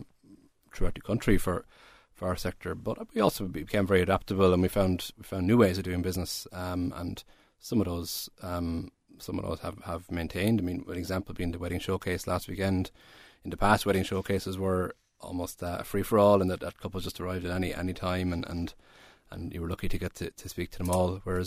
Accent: Birr, County Offaly, Ireland; I'm back just over a year now. I'm originally from Burr, so lovely to be back home.

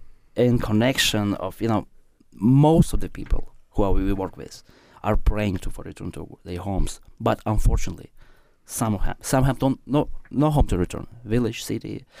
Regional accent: Riga, Latvia; now in Tullamore, Ireland; I'm from Latvia, Riga, capital city

